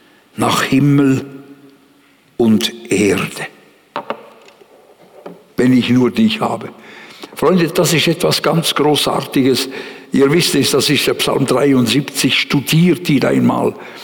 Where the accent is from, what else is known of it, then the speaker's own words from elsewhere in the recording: Bern, Switzerland; Ich bin ja ein Berner.